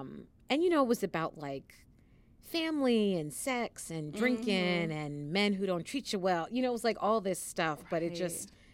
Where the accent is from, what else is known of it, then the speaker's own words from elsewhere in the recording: New York, United States; I mean, we grew up in New York, and I imagine I did see plays.